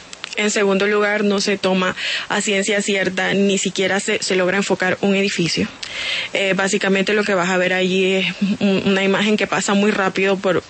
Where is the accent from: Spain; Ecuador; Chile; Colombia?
Colombia; also born or lived in Venezuela; Yo soy colombiana, yo tramité mi hice todo estando en Venezuela aún.